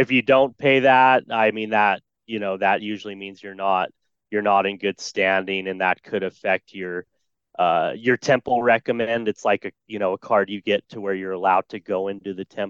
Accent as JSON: {"language": "English", "town": "Phoenix", "region": "Arizona", "country": "United States", "tie": "born or raised there", "said": "Well, I grew up in Phoenix, Arizona, and I grew up in a Mormon family."}